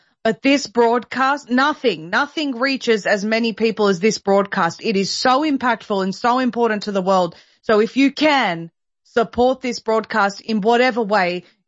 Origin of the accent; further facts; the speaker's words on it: Australia; as an Aussie